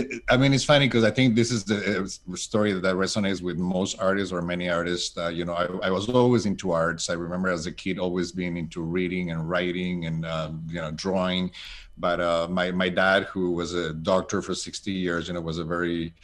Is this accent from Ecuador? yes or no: yes; Ecuador; moved away as an adult; now in United States; I'm originally from Ecuador. I was born and raised in Ecuador, and I came to the U.S. to study business management.